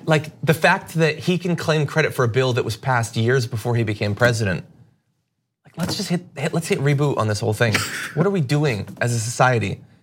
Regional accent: United States; But it's disconcerting as an American, as a human.

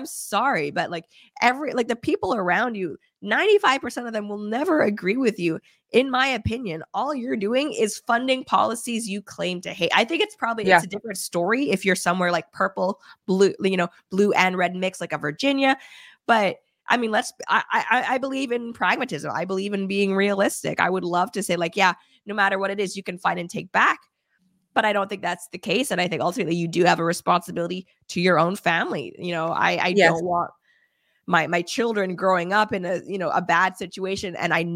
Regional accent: Quebec, Canada; I come from Canada, not just like Canada. Oh, I'm from Alberta. I'm from Quebec.

